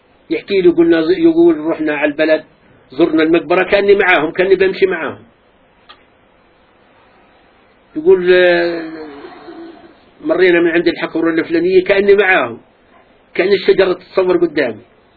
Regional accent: Al-Qubayba, Palestine; moved away; قلت له I am from Kubeba but the Jews give its old name لخيش، أنا من الكبيبة بس اليهود أعطوها اسمها القديم لخيش

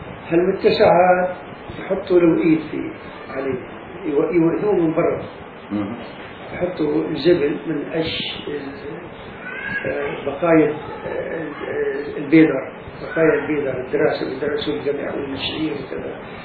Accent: Palestine; أما عنا احنا فلسطين بقريتنا ما كانت ماشي.

